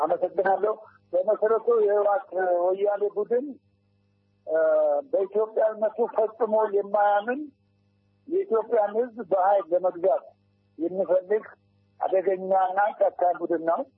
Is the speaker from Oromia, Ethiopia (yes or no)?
yes; Oromia, Ethiopia; born there; እንደተባለው የተወለድኩት በወለጋ ክፍለ ሀገር በወሮ ጉድሮ አውራጃ በጉድሮ ወረዳ ነው